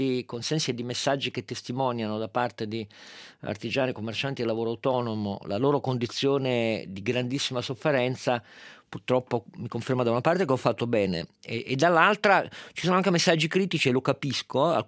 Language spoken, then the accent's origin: Italian; Piedmont, Italy; questo è quello che spiega per me che sono piemontese